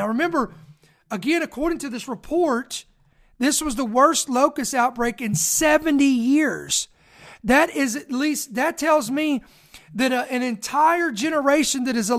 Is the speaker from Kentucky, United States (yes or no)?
yes; Kentucky, United States; born there; I live in southern Indiana. I'm a little bit farther north to be called a southerner, but I was born in Kentucky, so I can call myself a southerner.